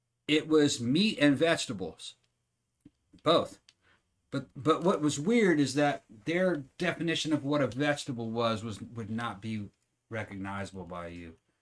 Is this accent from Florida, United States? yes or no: no; California, United States; some of the mom-pa pizzerias that I grew up with in California, man, were fantastic